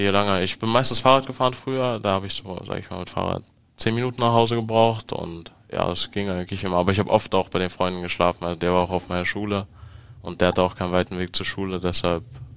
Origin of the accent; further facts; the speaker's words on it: Berlin, Germany; Also ich bin in Wedding geboren, also Nähe Morbid, ist so eine Brücke gibt's da und das Morbita-Teil, wenn du über die Brücke gegangen bist, warst du im Wedding und da habe ich direkt gewohnt